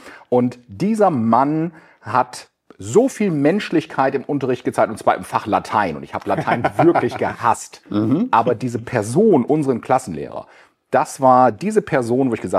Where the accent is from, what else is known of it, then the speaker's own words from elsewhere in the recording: Nordhorn, Lower Saxony, Germany; Geboren in Nordhorn, Abitur in Badel, das ist das Missionsgymnasium St. Antonius Badel Richtung Bentheim, Richtung Gronau raus.